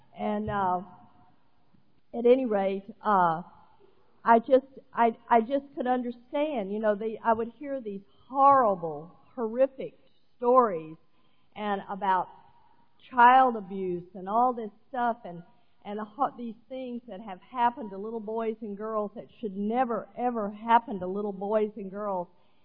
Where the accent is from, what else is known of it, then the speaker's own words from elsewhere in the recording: Texas, United States; because I was raised in the Baptist church, and I am a Texan born and raised. And I was born in Texas, right where they took the Bible Belt and gave it an extra pull.